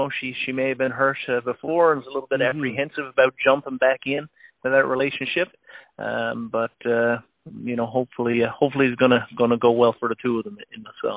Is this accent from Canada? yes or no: yes; Newfoundland and Labrador, Canada; And, of course, I am from Newfoundland originally. I have a little bit of an accent.